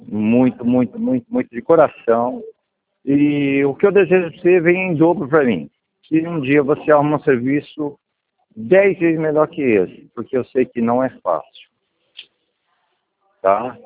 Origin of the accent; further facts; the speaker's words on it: Araçatuba, São Paulo, Brazil; Ó, eu sou de Araçatuba. Eu vim de São Paulo para cá, para Araçatuba.